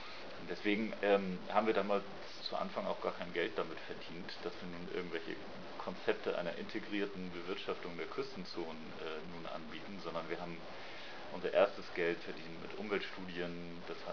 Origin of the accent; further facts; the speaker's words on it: Elmshorn, Schleswig-Holstein, Germany; ich bin in Elmshorn geboren und habe da die Nähe zur Nordsee mehr gehabt und zur Elbe. Und bin auch in der Gegend groß geworden